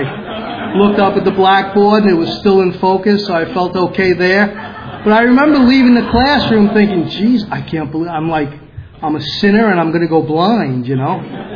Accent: Brooklyn, New York, United States; I grew up in Brooklyn, if you guys haven't figured that one out yet. And I think I'm losing my accent, but people tell me I'm not. I grew up in Brooklyn. It was basically a blue-collar neighborhood

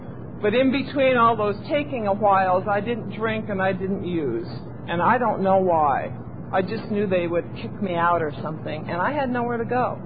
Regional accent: Iowa, United States; I mean, I grew up in Iowa. I mean, I just didn't fit there.

